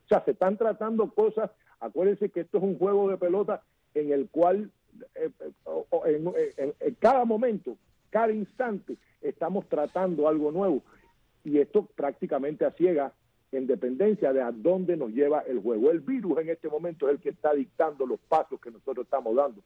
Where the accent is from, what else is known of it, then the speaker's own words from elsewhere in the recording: Antilla, Holguín, Cuba; Un abrazo a los dos y yo soy de Antilla.